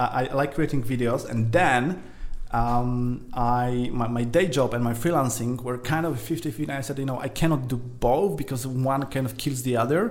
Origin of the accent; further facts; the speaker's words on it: Poland; now in United Kingdom; I was born in Poland. I moved to the UK around 12, 13 years ago. So that was in Poland. I was raised over there.